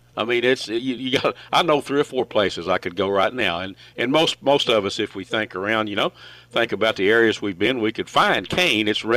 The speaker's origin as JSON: {"language": "English", "region": "Texas", "country": "United States", "tie": "born or raised there", "said": "we call it growing up in East Texas, switch cane."}